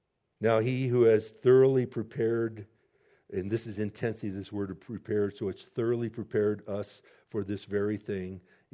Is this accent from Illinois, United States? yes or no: yes; Chicago, Illinois, United States; I'm from Chicago. You do those things in Chicago. You pay your way, right? And I lived in Chicago for 16 years